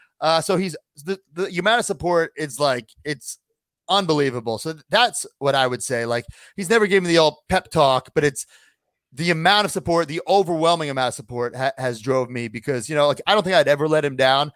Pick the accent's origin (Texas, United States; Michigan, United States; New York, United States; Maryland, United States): New York, United States; Long Island; It was Nassau Coliseum, where my hometown, Long Island.